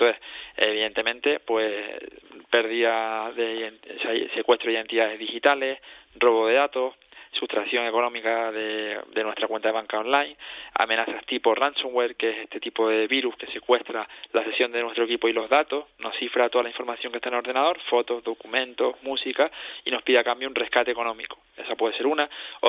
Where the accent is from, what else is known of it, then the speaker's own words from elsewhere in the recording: Canary Islands, Spain; yo soy canario de origen hindú.